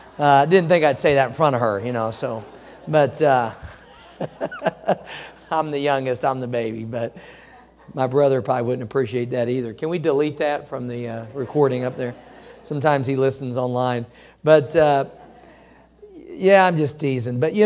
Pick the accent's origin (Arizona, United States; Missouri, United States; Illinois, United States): Missouri, United States; Cape Girardeau; Kind of be like me if I went back to my hometown. I was raised in Cape Girardeau, Missouri.